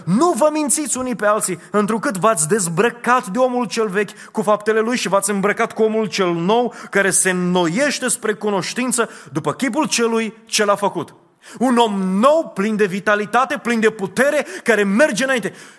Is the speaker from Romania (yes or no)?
yes; Reșița, Caraș-Severin, Romania; born there; m-am născut în Reșița, am stat o perioadă acolo